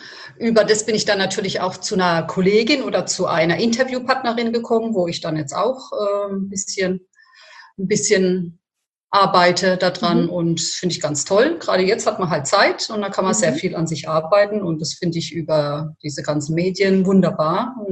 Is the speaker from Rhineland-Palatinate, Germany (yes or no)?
yes; Rhineland-Palatinate, Germany; also born or lived in Italy; Ich werde jetzt 54 in den nächsten 2-3 Wochen und wohne in Süddeutschland bei Karlsruhe, aber auf der Pfälzer Seite, Rheinland-Pfalz. Hier bin ich auch zur Schule gegangen, aufgewachsen, arbeite hier und lebe hier schon seit 40, fast 50 Jahren.